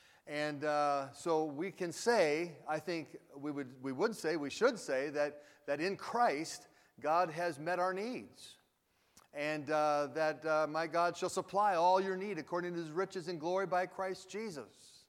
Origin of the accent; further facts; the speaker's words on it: Oregon, United States; I remember when I grew up in the state of Oregon, was born and raised in Oregon, and that's way out west.